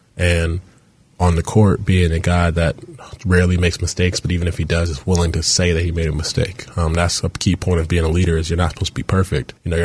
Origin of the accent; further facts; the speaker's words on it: Charlotte, North Carolina, United States; Yeah, it's a different feeling because I'm a guy from Charlotte. So I've seen it from when I was a kid, seeing the organization